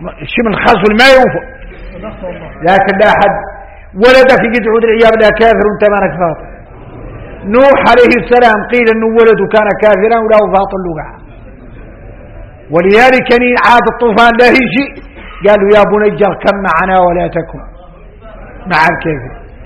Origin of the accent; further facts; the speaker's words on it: Mauritania; احنا موريتاني يقول لك يجرنا من أمراض آخر الزمان